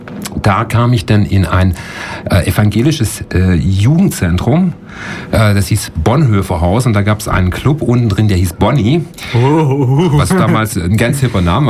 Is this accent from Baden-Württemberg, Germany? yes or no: yes; Friedrichshafen, Baden-Württemberg, Germany; ich bin eigentlich vom Bodensee, also geboren in Friedrichshafen am schönen Bodensee und dort auch aufgewachsen am Bodensee und habe da auch eigentlich bis vor jetzt knapp 10 Jahren eigentlich den Großteil meines Lebens verbracht